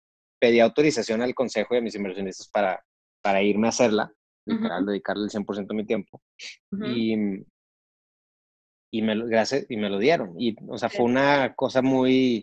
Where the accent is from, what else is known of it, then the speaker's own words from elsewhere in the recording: Mexico; yo crecí en una escuela legionaria y crecí en México